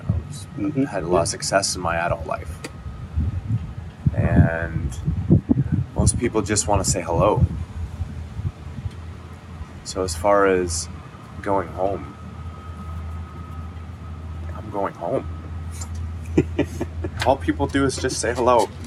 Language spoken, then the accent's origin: English; Toronto, Ontario, Canada; I am from Toronto, and I was on my parents' couch when Joe Carter hit that home run to walk off the World Series.